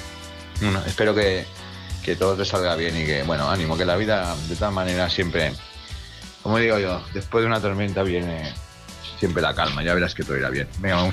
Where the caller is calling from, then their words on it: Palma, Balearic Islands, Spain; de Palamallorca.